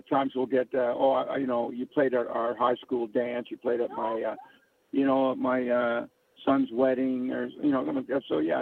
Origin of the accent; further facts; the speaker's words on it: Mississauga, Ontario, Canada; I grew up in Port Credit, part of Mississauga.